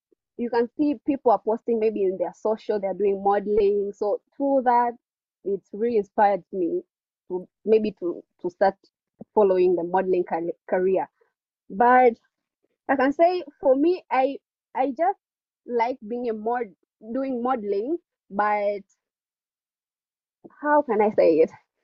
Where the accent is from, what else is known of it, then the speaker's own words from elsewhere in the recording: Tanzania; because I'm from Tanzania